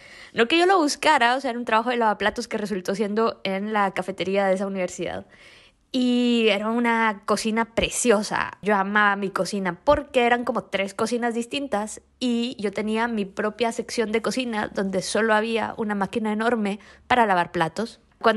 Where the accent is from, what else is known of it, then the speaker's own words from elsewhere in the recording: Guatemala; now in Spain; Y cuando estaba ya en España, yo soy de Guatemala, y me mudé a España en 2010.